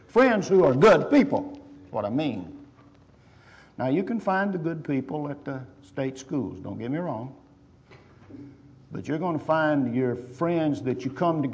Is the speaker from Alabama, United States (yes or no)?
no; Texas, United States; I'm from Texas, but I'm not for the University of Texas, almost any other school.